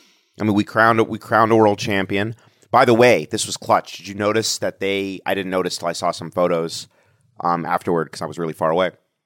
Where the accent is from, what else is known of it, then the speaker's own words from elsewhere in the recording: Washington, District of Columbia, United States; So the reason this is cool is that I'm from Washington, D.C., and one of the landmarks of Washington, D.C. is the Air and Space Museum